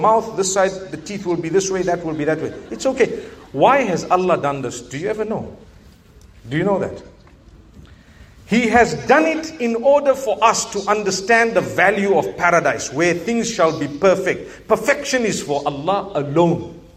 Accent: Malaysia; accent: Malay; Notice how my Malay accent is coming out.

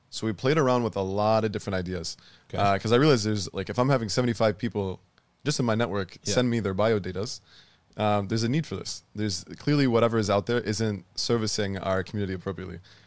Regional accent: Michigan, United States; now in Dallas, United States; I'm from Michigan.

